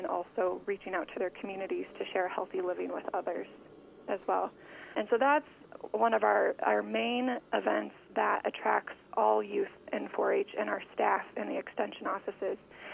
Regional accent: Winterset, Iowa, United States; I'm from Madison County in Winterset, and I was in 4-H in my middle school years.

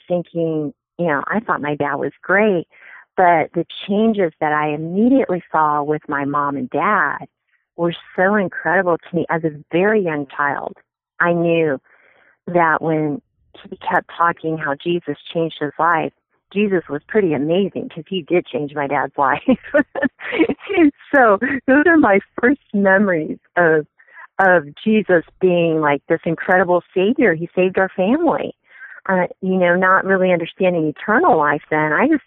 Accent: Ohio, United States; I grew up in Ohio, and my brothers and I were required to take notes throughout my childhood.

